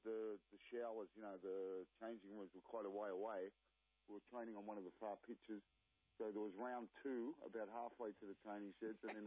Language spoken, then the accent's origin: English; Australia; I guess that came from being the Aussie because we used to get the mickey taken out of us being Aussies over there.